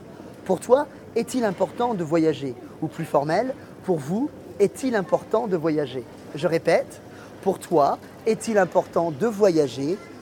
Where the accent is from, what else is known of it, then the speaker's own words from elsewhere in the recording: Nantes, Pays de la Loire, France; Salut et bienvenue à Nantes, ma ville natale